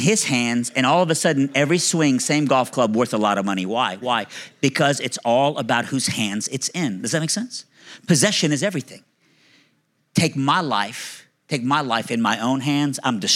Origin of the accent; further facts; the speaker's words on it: Iran; I'm from Iran.